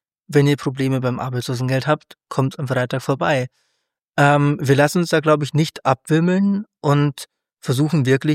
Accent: Regensburg, Bavaria, Germany; ich komme ja aus dem Regensburger Norden.

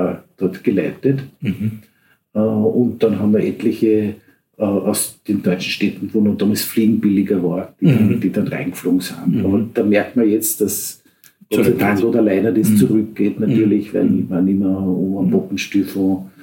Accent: Austria; Und habe als Österreicher gesagt, naja, das haben wir in Österreich erfunden.

